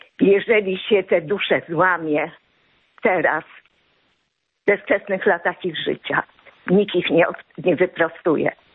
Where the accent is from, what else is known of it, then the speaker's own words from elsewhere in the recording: Warsaw, Masovian Voivodeship, Poland; jestem rdzenną warszawianką